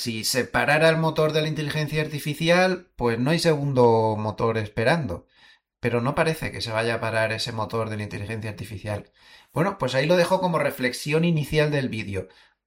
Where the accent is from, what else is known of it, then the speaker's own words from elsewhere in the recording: Alicante, Valencian Community, Spain; que por ejemplo en mi tierra natal, en Alicante, esto sería invierno duro.